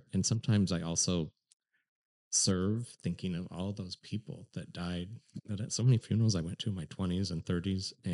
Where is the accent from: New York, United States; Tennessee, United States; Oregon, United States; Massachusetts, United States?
Oregon, United States; Portland; I was born in District 2. I went to Alameda for kindergarten. And then I ended up in North Portland and went to Roosevelt for high school.